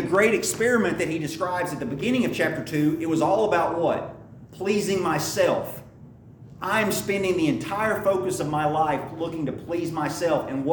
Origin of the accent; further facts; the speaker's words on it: Lebanon; I'm from Lebanon originally.